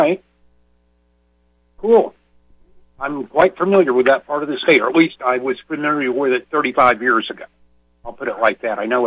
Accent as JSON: {"language": "English", "town": "Merritt Island", "region": "Florida", "country": "United States", "tie": "born or raised there", "said": "I grew up on Merritt Island most of my life, and there it's this pure either white or yellow sand."}